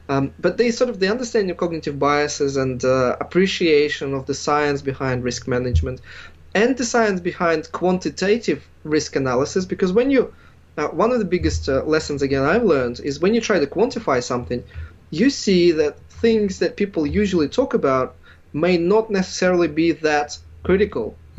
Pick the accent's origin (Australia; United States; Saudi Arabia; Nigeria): Australia; moved away; I'm from Australia and I used to swim there all the time.